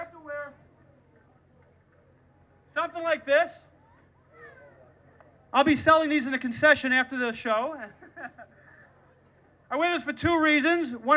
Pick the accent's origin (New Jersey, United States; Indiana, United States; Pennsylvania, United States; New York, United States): New York, United States; Long Island; Anyway, you can probably already tell from my unique accent that I come from the Deep South. That's right, I'm from Long Island.